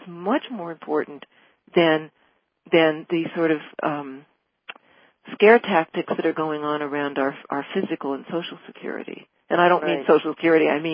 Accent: Ireland; Anyway, because I'm Irish, I thought, well, at least I can talk, you know.

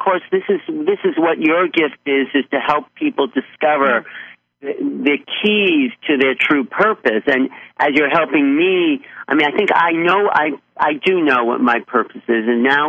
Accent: Brooklyn, New York, United States; born there; I'm born in Brooklyn, yes. Born in Brooklyn, grew up on...

